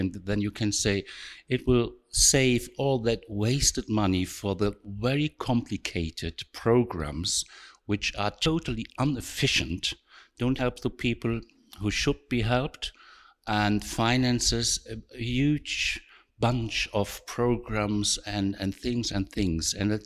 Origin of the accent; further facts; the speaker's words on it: Switzerland; I'm from Switzerland